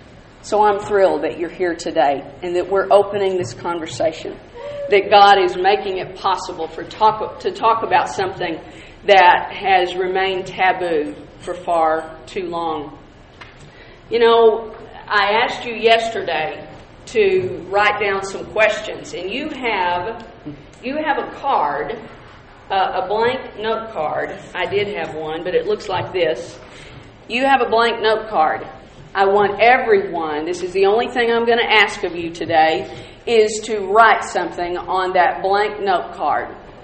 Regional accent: Texas, United States; I am now from Dallas, Texas. You probably couldn't tell that I'm a Texan.

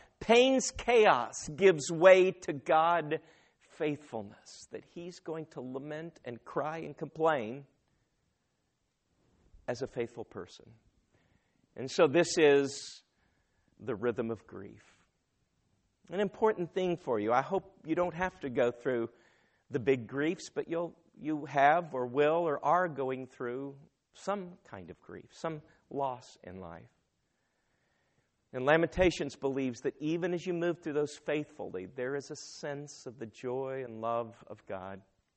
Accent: the Ozarks, United States; born there; It's just, I was born in the Ozarks. I come from where the Beverly Hillbillies came from.

